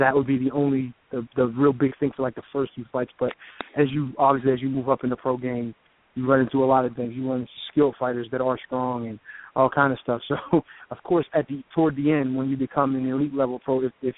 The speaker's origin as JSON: {"language": "English", "town": "Pittsburgh", "region": "Pennsylvania", "country": "United States", "lives_now": "Philadelphia, United States", "said": "I'm originally from Pittsburgh, PA. You know, got to represent the Steelers."}